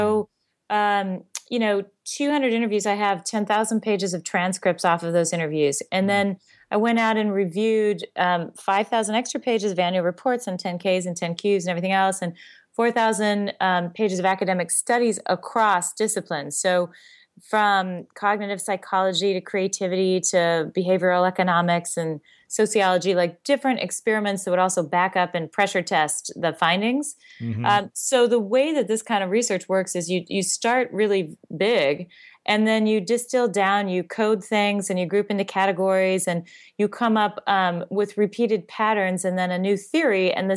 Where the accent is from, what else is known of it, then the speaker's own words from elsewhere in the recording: Seattle, Washington, United States; And I grew up in Seattle.